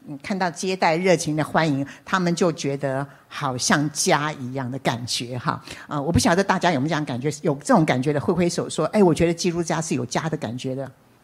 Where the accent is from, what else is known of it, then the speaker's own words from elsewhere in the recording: Taipei, Taiwan; 那时候我从小是在台北林良堂长大